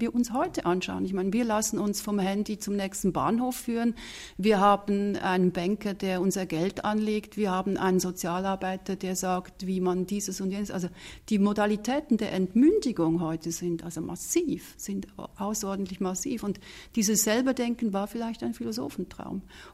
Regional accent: Switzerland; ich sage das als Schweizerin mit drei deutschen Großeltern

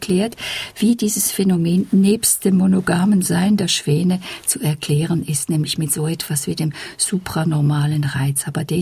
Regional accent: Switzerland; mir als Schweizerin

